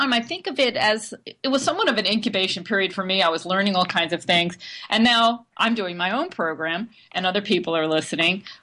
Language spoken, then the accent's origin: English; New York, United States; also born or lived in California; I live in New York right now, and I'm from New York, but I was living in California for about 9 years